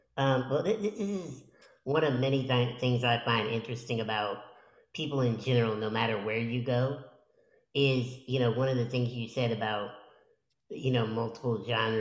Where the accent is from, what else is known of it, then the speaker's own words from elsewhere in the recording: Illinois, United States; By the way, we're some Midwest boys. I grew up in Illinois.